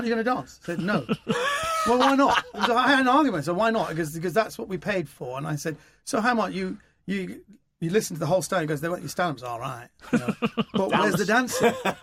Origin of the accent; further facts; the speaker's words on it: Bratislava, Bratislava Region, Slovakia; He goes, "Where are you from?" I went, "I'm from Bratislava." And he said, "Where's that?" I said, "Eastern Europe."